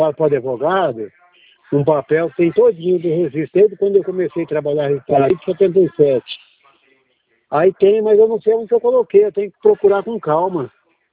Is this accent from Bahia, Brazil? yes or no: no; Campo Grande, Mato Grosso do Sul, Brazil; born there